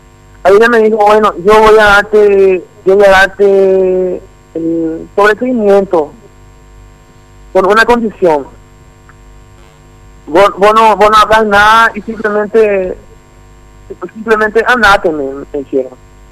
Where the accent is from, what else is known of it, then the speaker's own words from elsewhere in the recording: Paraguay; now in Brazil; Desde 2014, yo soy brasileño, tanto paraguayo como brasileño, pero hace unos tiempos atrás yo renuncié totalmente a mi nacionalidad paraguaya.